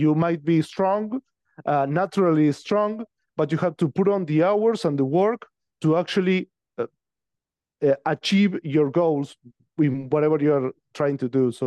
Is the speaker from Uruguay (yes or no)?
yes; Uruguay; growing up in Uruguay, which is a really small country between Argentina and Brazil, growing up in the 80s